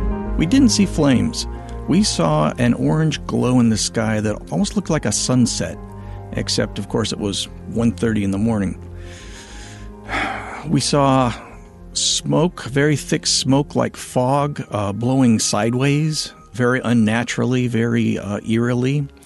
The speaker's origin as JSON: {"language": "English", "town": "Santa Rosa", "region": "California", "country": "United States", "tie": "born or raised there", "said": "came back to start a family and careers in Santa Rosa, raised my daughters there to adulthood. It's my hometown."}